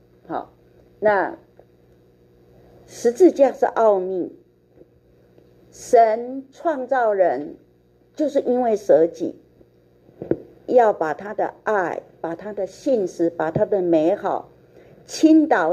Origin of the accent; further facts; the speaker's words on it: China; 我好高兴我是中国人。